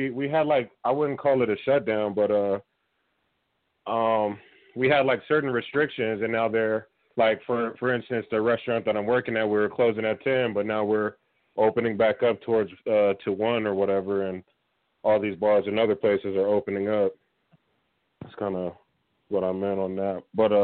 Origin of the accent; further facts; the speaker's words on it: Las Vegas, Nevada, United States; now in Utah, United States; I'm from Vegas. I'm in Utah